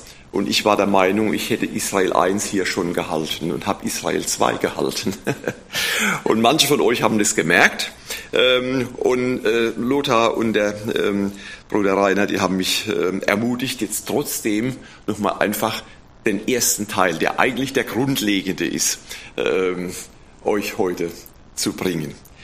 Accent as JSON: {"language": "German", "town": "Neustadt", "region": "Rhineland-Palatinate", "country": "Germany", "said": "Und Neustadt, wo ich herkomme, hat ja eine besonders unrühmliche Rolle gespielt im Dritten Reich."}